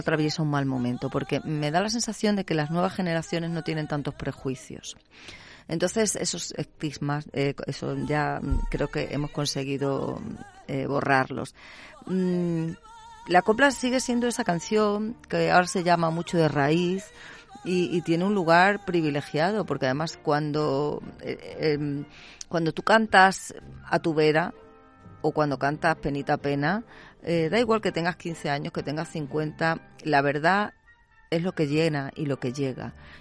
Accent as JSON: {"language": "Spanish", "town": "Salorino", "region": "Extremadura", "country": "Spain", "tie": "born or raised there", "said": "en mi pueblo, en Salorino"}